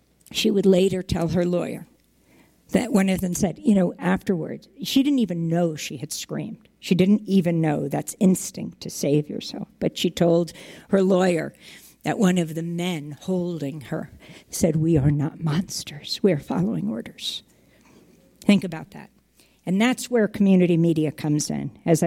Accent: New York, United States; I come from New York, and it was a Thursday when we heard

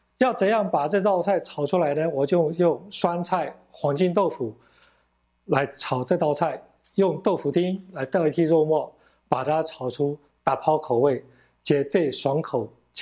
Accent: Myanmar; 大家好，我是来自缅甸的

